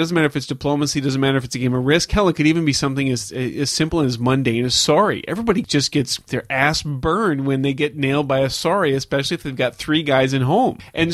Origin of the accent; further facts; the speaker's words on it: Ireland; But then when they saw that I bleed green because I am Irish, then they would feel really bad about